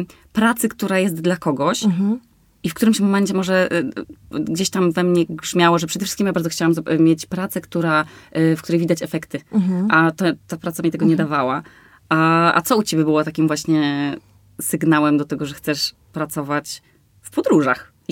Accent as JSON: {"language": "Polish", "town": "Olsztyn", "region": "Warmian-Masurian Voivodeship", "country": "Poland", "said": "A to niedaleko mnie, bo ja jestem z Olsztyna."}